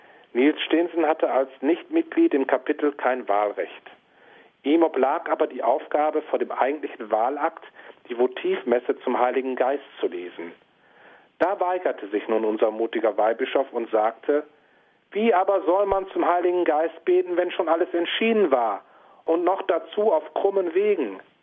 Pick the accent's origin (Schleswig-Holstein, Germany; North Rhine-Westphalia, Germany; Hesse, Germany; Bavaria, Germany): North Rhine-Westphalia, Germany; Ahaus; das Ratsprotokoll meiner Heimatstadt Ahaus im westlichen Münsterland